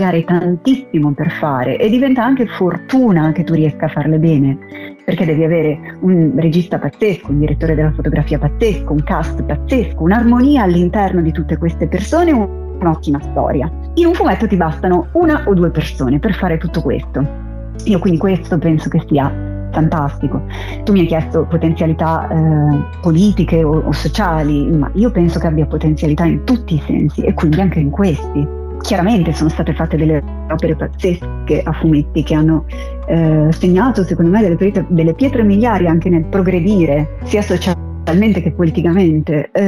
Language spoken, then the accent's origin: Italian; Cagliari, Sardinia, Italy; born there; io sono sempre molto molto molto contenta di tornare in Sardegna perché io sono nata a Cagliari.